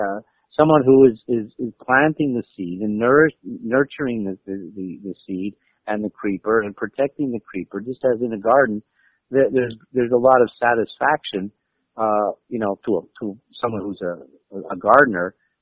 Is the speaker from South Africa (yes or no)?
no; Montreal, Quebec, Canada; You know, I grew up on the East Coast, and well, not the East Coast, but Montreal